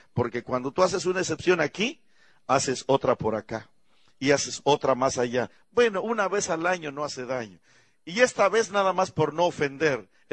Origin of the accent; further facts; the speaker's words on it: Montemorelos, Nuevo León, Mexico; me trajo la nostalgia de mi México, de mi pueblo, de allá de mi casa donde vivía en Montemorelos.